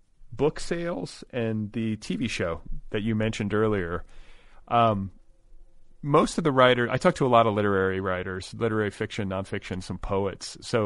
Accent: Milwaukee, Wisconsin, United States; now in Los Angeles, United States; I grew up in Milwaukee. Like, I dealt with freezing cold temperatures and extreme weather my whole life practically until I came here.

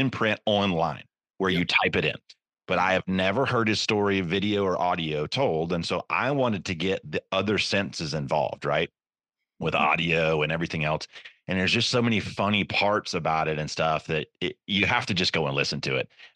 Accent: Georgia, United States; there's a guy that he lives in my home state in Georgia

